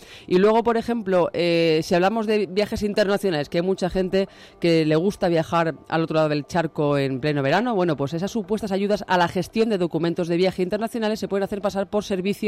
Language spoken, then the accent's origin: Spanish; Valladolid, Castile and León, Spain; de personas que, por ejemplo, Valladolid, de mi tierra, incluso de Madrid